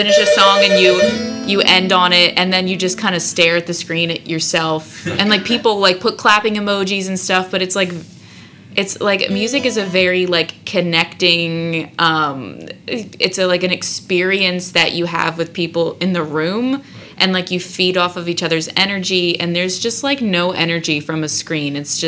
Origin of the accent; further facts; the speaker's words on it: Pottstown, Pennsylvania, United States; Like you said, I'm from Pottstown. And yeah, I just do local acoustic gigs around Pennsylvania.